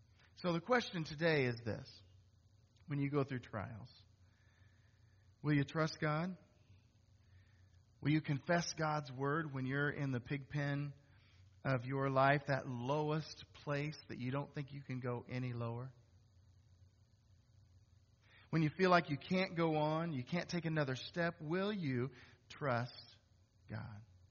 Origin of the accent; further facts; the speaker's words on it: Missouri, United States; Now, I grew up in Northwest Missouri. We have this nice, black, rich soil, right?